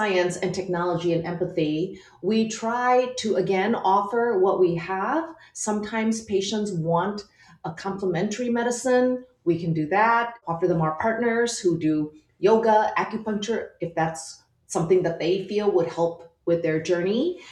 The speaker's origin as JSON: {"language": "English", "region": "Midwest", "country": "United States", "said": "But I am originally from the Midwest, so that's why I'm back in the Chicagoland area."}